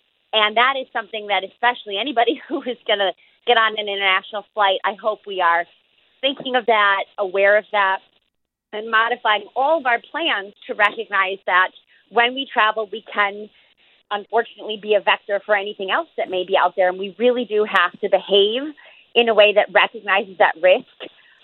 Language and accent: English; United States; I say post-pandemic as an American who's had an opportunity to be vaccinated.